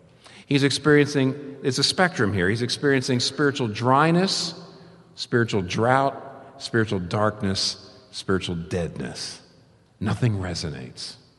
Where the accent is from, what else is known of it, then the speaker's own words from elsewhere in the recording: United States; I am American. I married American. I begat three Americans. I'm irrevocably American.